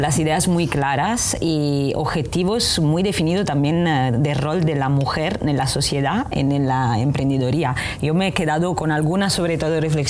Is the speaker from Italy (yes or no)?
yes; Southern Italy, Italy; Spanish is a second language; moved away as an adult; also born or lived in Rome; Yo soy de un, vengo no de Italia, como se notará de mi acento, y soy bastante del sur de Italia.